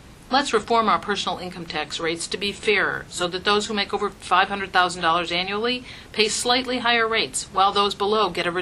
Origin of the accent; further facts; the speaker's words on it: New York, United States; As an immigrant growing up in New York City, I never dreamed that I would ever run for office.